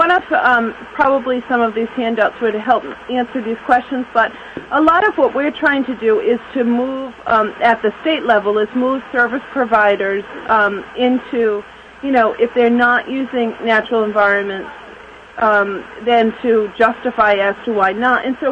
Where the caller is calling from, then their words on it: Rhode Island, United States; Hi, I'm calling from Rhode Island.